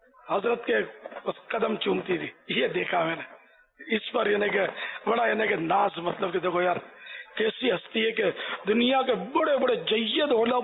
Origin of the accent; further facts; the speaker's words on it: Karachi, Sindh, Pakistan; born there; کراچی میں پیدا ہوا میں خود بولتا ہوں